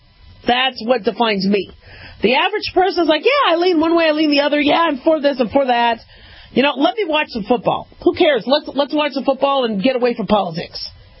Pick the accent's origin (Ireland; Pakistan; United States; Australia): United States; yeah, I lean one way to the other, but I'm an American first